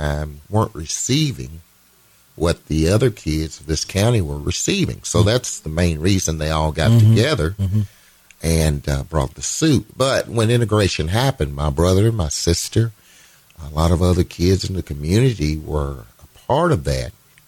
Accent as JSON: {"language": "English", "town": "Nicholsville", "country": "United States", "tie": "born or raised there", "said": "it's been an experience growing up in Nicholsville, and proud of this town. I'm proud to say I'm from Nicholsville because of the life that I've been able to have here."}